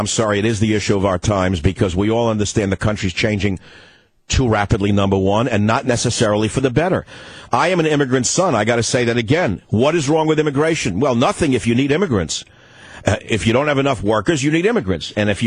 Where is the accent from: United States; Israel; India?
United States; San Francisco, California; Let's go to KSFO, my hometown of San Francisco.